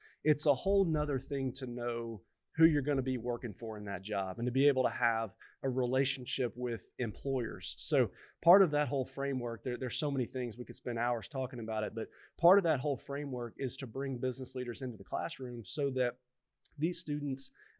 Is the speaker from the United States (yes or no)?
yes; Little Rock, Arkansas, United States; I'd say I'm a great example of this in that I grew up here in Little Rock.